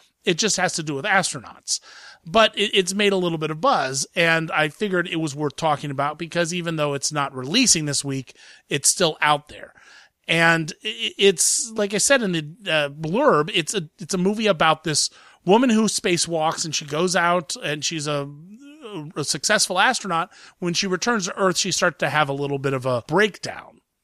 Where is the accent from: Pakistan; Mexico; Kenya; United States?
United States; Columbus, Ohio; It was supposed to open in my hometown, Columbus, Ohio, this week.